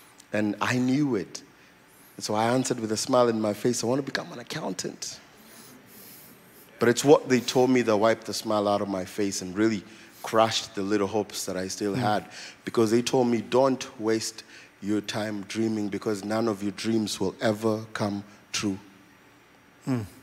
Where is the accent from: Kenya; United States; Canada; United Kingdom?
Kenya; Nairobi; I was born and raised in Nairobi, Kenya, and in a family of three boys.